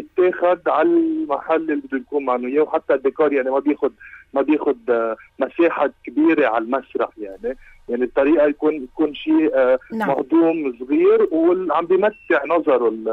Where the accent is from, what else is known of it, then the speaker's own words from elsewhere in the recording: Lebanon; وبالمصاري يعني نحن لبنانية وبنعرف الوضع على الكل